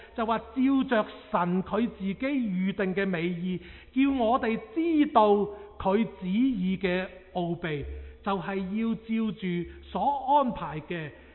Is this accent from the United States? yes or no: no; China; 中國人話我哋中國歷史話我哋中國人有5000年嘅歷史